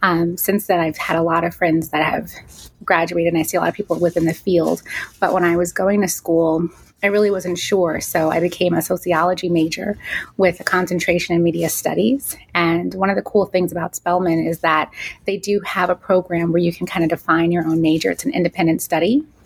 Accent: New Jersey, United States; Well, I'm just a Jersey girl. So I was born and raised in New Jersey.

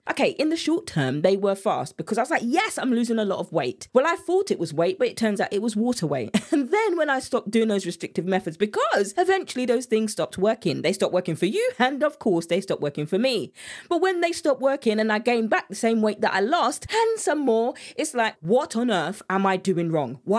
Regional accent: England, United Kingdom; accent: English; My English accent came out a lot right there.

